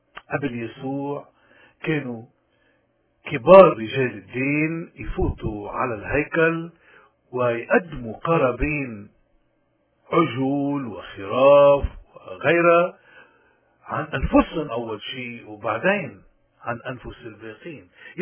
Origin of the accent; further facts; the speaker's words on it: Lebanon; من هون نحن اليوم خصوصا كلبنانيين عم نمر بأزمات